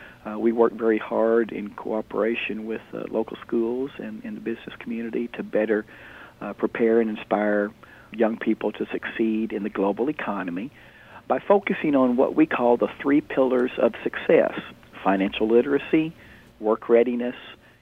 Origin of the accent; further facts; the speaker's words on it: Princeton, Kentucky, United States; also born or lived in Paducah; I was born in Paducah and grew up in Princeton, Kentucky.